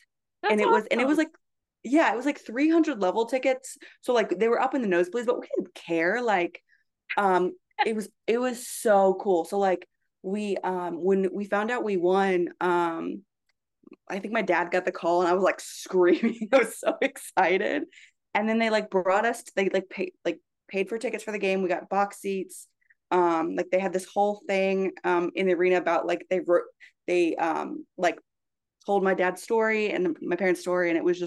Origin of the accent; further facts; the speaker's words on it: North Carolina, United States; But I grew up in North Carolina, like college basketball is huge there.